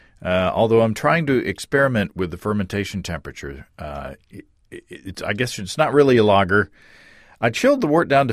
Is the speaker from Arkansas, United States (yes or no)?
yes; Arkansas, United States; not only follows the history of brewing in my home state, which is deeper than I realized